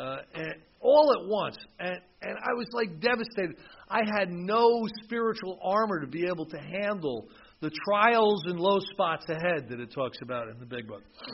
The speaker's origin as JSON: {"language": "English", "region": "New Jersey", "country": "United States", "said": "So I'm from New Jersey"}